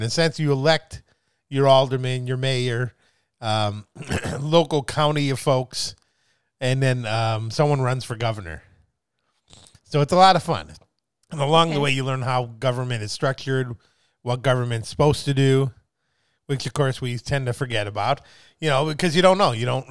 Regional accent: Milwaukee, Wisconsin, United States; We're here from Milwaukee.

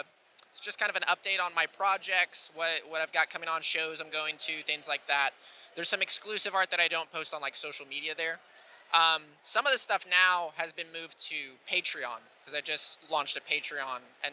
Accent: Atlanta, Georgia, United States; I'm from Atlanta, Georgia, so it was a crazy flight out, but love the city so far.

